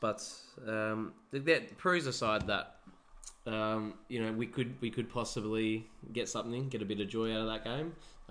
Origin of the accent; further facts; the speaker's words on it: Western Australia, Australia; I'm West Australian.